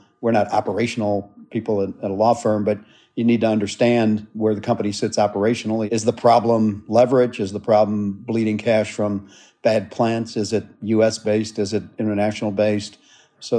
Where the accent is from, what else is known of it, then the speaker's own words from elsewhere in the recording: Chicago, Illinois, United States; I'm from Chicago. I always say I haven't gone far in life. I'm only three blocks from where I started. My parents still live in the house I grew up in, three blocks